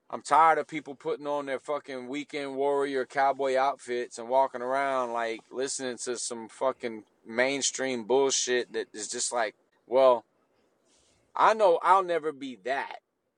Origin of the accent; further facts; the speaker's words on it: Gadsden, Alabama, United States; also born or lived in Antioch, United States; I grew up in Antioch, dog. Like, I grew up in Antioch and Gadsden, Alabama. Like, I'm country in a whole different way.